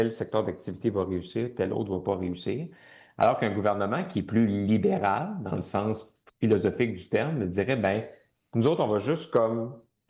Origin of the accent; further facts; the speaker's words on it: Lévis, Quebec, Canada; Je vous rappelle que je viens de Lévis, alors je me rappelle de cette saga-là.